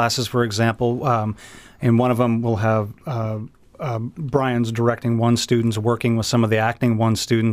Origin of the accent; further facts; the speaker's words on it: Ketchikan, Alaska, United States; So I am from Ketchikan, Alaska, born and raised, and have been living in Ketchikan previously.